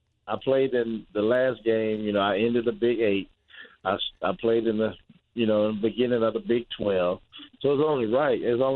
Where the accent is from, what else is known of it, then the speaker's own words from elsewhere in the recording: St. Louis, Missouri, United States; Well, I'm from St. Louis, but I'm a state kid. When I say state, I'm from St. Louis, Missouri.